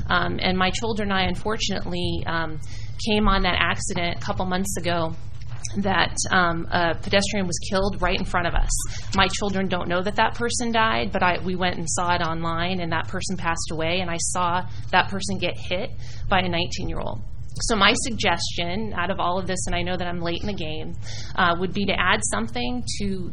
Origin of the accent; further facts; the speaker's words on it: Japan; I grew up in Japan. I was a military brat.